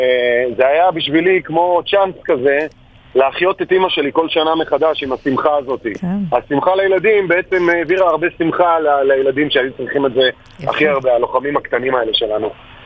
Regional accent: United States; ואני רוצה להגיד לכם, בתור אזרח אמריקני, כן? אני רואה כמה אזרחים שם סובלים

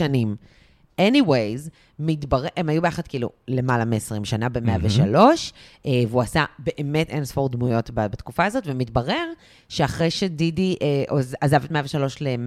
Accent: Ashkelon, Southern District, Israel; הכרתי אותו עוד כילד, ששנינו גדלנו באשקלון.

